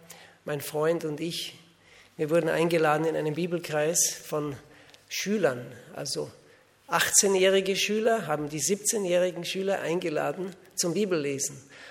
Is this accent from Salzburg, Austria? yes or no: yes; Salzburg, Austria; now in Switzerland; Ich bin Österreicher. Ich bin in Österreich zum Glauben gekommen. Bei uns in Österreich sind sehr wenige Christen gewesen damals. Ich lebte im Salzburger Land, mitten in den Bergen.